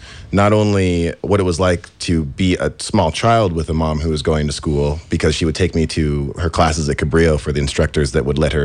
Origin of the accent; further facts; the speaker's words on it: Live Oak, California, United States; oh, he was definitely born here. And then spent my childhood growing up in the Live Oak area. So this place, especially this area, is really close to home.